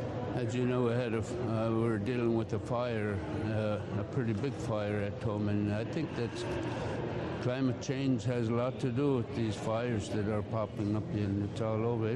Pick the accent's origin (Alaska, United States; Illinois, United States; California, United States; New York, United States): Alaska, United States; St. Mary's; from St. Mary's with the Yupik-Wendrovsky tribe, one of the two tribes from St. Mary's.